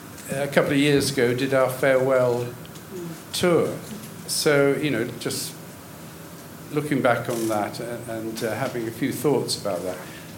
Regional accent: London, United Kingdom; born there; But in fact, I was born opposite the Houses of Parliament in St. Thomas's Hospital.

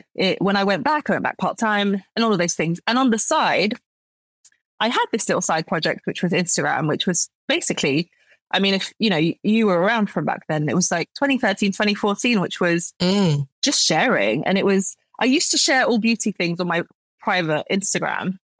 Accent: London, United Kingdom; also born or lived in Morocco; I'm 33 years old. I was born in Morocco, but have lived in the UK, specifically in West London, since I was a baby. Moved here with my family. It was my dad's job that brought us here, actually.

